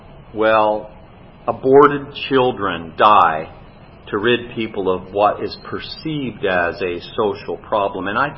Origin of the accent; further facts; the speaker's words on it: Hayward, California, United States; But when I grew up in Hayward